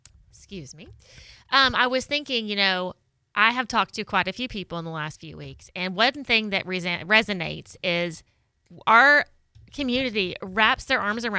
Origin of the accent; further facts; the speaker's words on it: Arkansas, United States; moved away; I grew up in Arkansas.